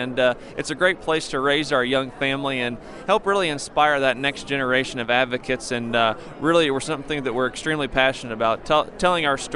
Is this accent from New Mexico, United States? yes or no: no; Arcola, Illinois, United States; I grew up in Douglas County in Arcola with my parents, Philip and Patricia, on a grain and livestock farm